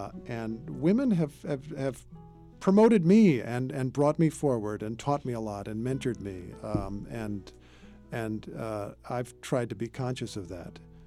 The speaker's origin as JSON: {"language": "English", "region": "Indiana", "country": "United States", "tie": "born or raised there", "said": "And I grew up in Indiana, which is a very conservative state."}